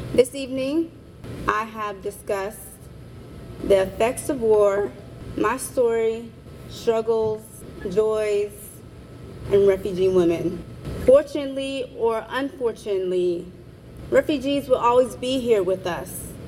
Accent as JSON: {"language": "English", "country": "United States", "tie": "born or raised there", "said": "However, I'm an American citizen. I grew up in America. I know its cultures and traditions."}